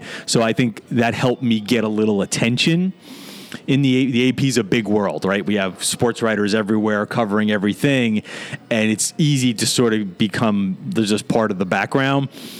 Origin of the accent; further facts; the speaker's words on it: New York City, New York, United States; All right. So I grew up in New York City, in Queens to be specific, which is not necessarily a hotbed of college football, right?